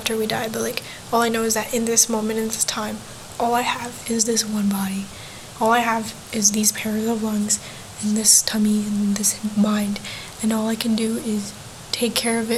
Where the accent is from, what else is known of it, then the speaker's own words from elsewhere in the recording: New York, United States; He was like, where are you from? Are you Indonesian? Are you Filipino? I was like, bro, I'm from New York.